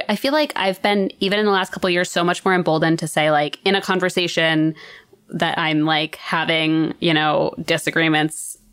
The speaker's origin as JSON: {"language": "English", "region": "Northeast", "country": "United States", "said": "Like, we're from the Northeast."}